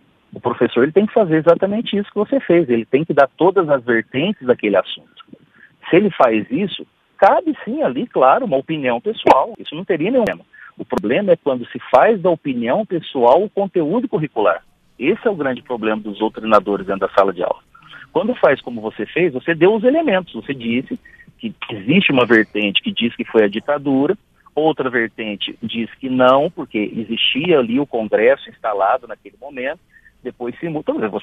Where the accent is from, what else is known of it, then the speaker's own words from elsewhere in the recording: São Paulo, Brazil; Agora, por exemplo, eu sou de São Paulo, ontem nós celebramos em São Paulo um feriado